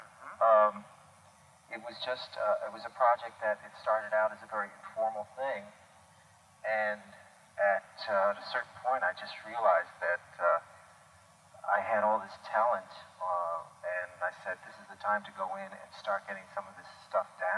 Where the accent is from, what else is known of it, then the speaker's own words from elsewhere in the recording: New York City, New York, United States; as a New Yorker myself, I mean, I have the usual love-hate relationship with the city